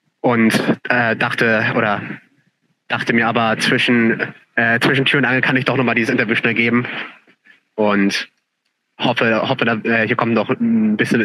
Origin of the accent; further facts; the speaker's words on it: Schleswig-Holstein, Germany; ich komme ja aus Schleswig-Holstein